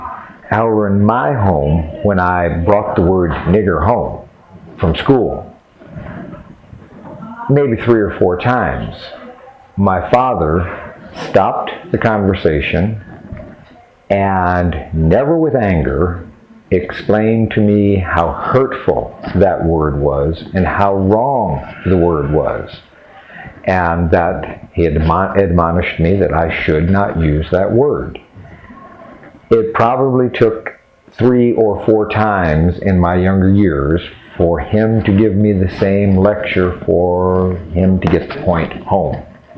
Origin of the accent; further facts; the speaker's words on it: San Francisco, California, United States; also born or lived in Santa Maria, California; and I was born in Santa Maria, California, and raised in San Francisco in 1944, the date of my birth.